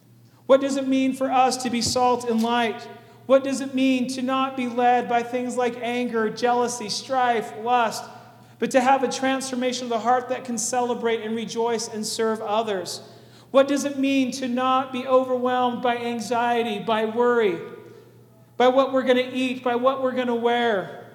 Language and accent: English; Stockton, California, United States; Now, I grew up in Northern California. I moved here when I was 10, but I lived in the San Joaquin Valley in Stockton.